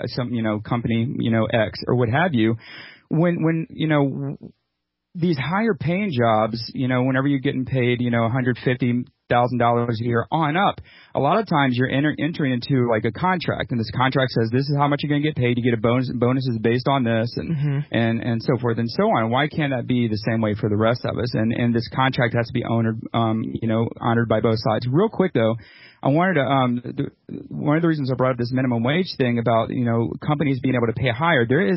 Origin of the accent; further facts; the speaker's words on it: New Orleans, Louisiana, United States; Even as long as now keep in mind, I'm from New Orleans. I'm from some place where, I mean, it's a big deal, you know, when you work at restaurants